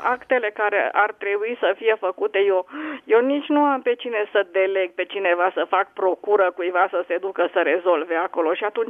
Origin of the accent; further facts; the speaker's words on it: Brașov, Brașov County, Romania; Eu sunt din Brașov.